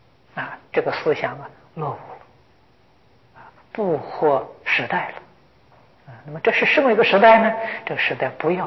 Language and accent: Chinese; China; 惭我们中国人讲良心责备啊